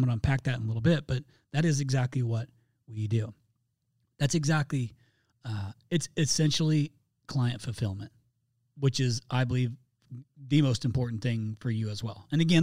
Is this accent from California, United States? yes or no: no; Indiana, United States; based out of Indianapolis, Indiana, my home state of Indiana. I'm a Hoosier.